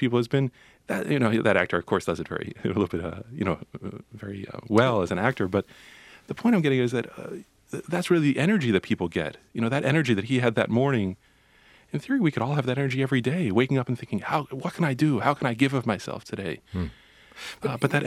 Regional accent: United States; And my goodness, as an American, you know, I'd never seen something like that.

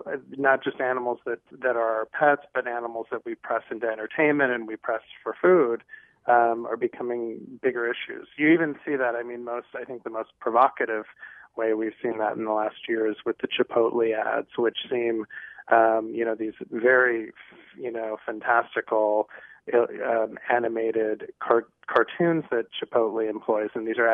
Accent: Midwest, United States; Like I mentioned, I grew up in the Midwest, and I grew up a meat and potatoes person.

